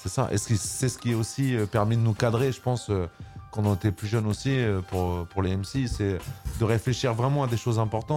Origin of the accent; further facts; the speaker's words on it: Rouen, Normandy, France; j'ai grandi en centre-ville de Rouen.